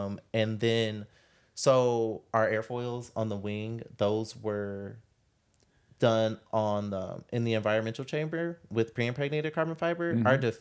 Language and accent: English; Detroit, Michigan, United States; Growing up in Detroit, it's very flat, so there's not a lot of canyon carving